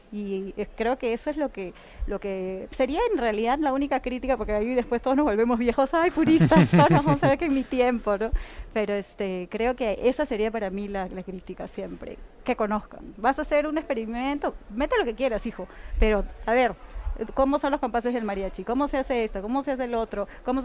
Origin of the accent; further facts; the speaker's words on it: Lima, Peru; born there; que nosotras nacimos en Lima y no querían enseñarnos